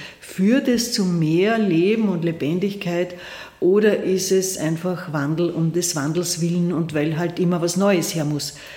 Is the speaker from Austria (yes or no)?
yes; Laa an der Thaya, Lower Austria, Austria; Ich komme aus La an der Theia